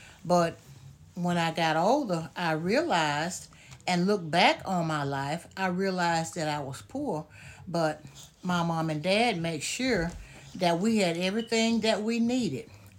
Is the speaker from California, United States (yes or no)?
no; Chatham, Louisiana, United States; I grew up in Chatham, Louisiana, which is a small town of about 600 people.